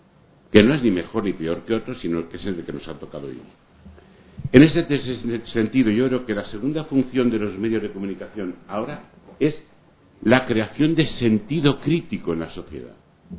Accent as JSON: {"language": "Spanish", "town": "Valencia", "region": "Valencian Community", "country": "Spain", "said": "de Valencia"}